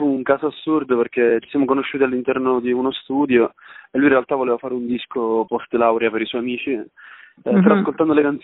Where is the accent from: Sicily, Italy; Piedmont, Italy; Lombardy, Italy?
Sicily, Italy; Valderice; now in Tuscany, Italy; Allora, io sono originario di Valderice, in provincia di Trapani, Sicilia.